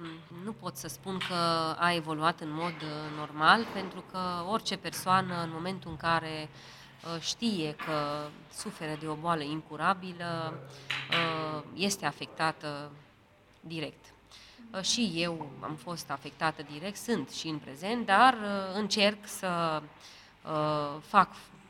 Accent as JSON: {"language": "Romanian", "town": "Timișoara", "region": "Timiș County", "country": "Romania", "said": "sunt din Timișoara. Am 41 de ani aproape împliniți"}